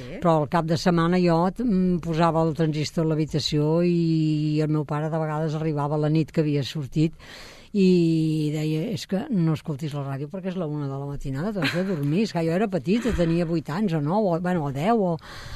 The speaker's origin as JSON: {"language": "Catalan", "town": "Sabadell", "region": "Catalonia", "country": "Spain", "tie": "born there", "said": "Jo vaig néixer a Sabadell, al carrer Papa Pius."}